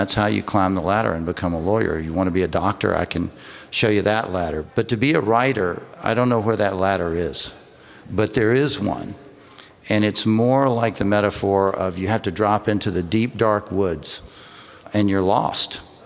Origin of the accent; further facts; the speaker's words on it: Tennessee, United States; I grew up in Tennessee. My father's from Lizard Lick, Tennessee.